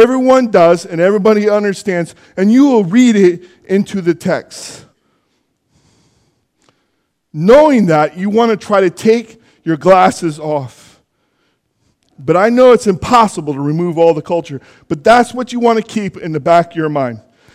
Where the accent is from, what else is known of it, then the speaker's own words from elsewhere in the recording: Jackson, California, United States; also born or lived in Pontiac, Michigan; I grew up in California in a very small town up in the foothills, Jackson, California. But my first 8 years of my life, I spent in Pontiac, Michigan, in the city.